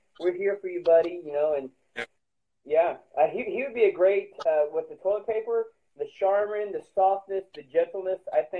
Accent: Springfield, Missouri, United States; I am from Springfield, Missouri.

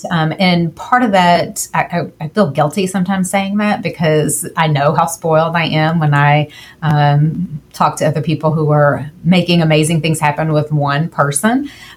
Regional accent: Kentucky, United States; I grew up in Kentucky, and it was very much in the 90s, a traditional vocational system with the traditional courses.

